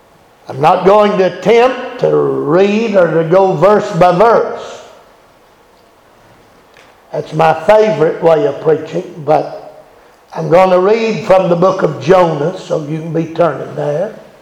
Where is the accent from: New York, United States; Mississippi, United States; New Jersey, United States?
Mississippi, United States; And I'm from Mississippi.